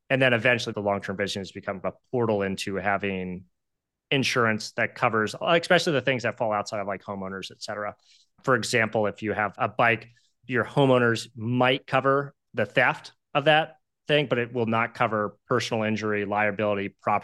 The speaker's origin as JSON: {"language": "English", "region": "Maryland", "country": "United States", "tie": "born or raised there", "said": "So I grew up on a farm in Maryland."}